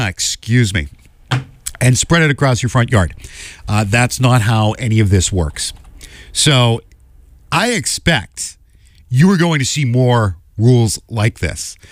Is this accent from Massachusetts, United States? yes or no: yes; Melrose, Massachusetts, United States; I can remember many years ago in my hometown of Melrose, there was a street project.